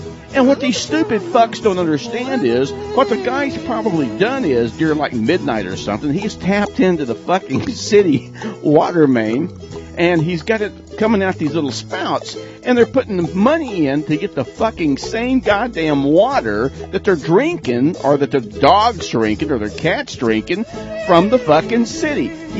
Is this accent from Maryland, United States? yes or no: no; Dallas, Texas, United States; In my hometown of Dallas, there's a place that has a place that it looks kind of like one of those Dutch windmill kind of things